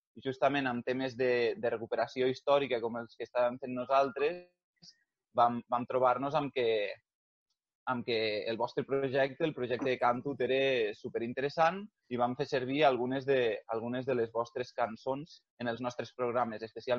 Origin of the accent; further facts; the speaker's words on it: Lleida, Catalonia, Spain; Nosaltres que som de Lleida, justament amb aquests factors del català no normatiu, estem a tope.